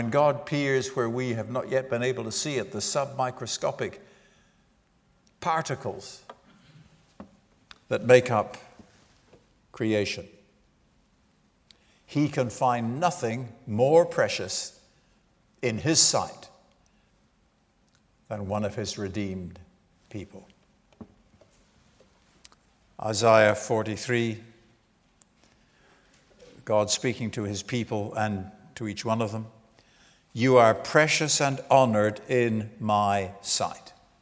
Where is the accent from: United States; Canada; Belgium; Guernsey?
Guernsey; also born or lived in Hebrides, Scotland; I was born and raised in the Channel Islands.